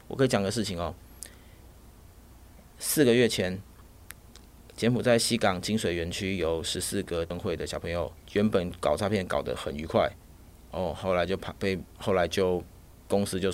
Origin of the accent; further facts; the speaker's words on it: Taiwan; 就是谢谢人家照顾我们台湾人